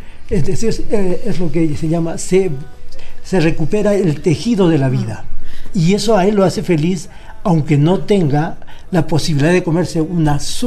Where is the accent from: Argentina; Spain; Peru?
Peru; moved away; Yo vengo de Perú, tengo 30 años aquí.